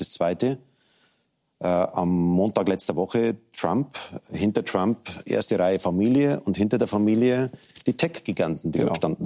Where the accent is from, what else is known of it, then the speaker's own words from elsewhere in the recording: Germany; Und da wird auch die nächste Bundesregierung, auch wir als Deutsche, gefordert.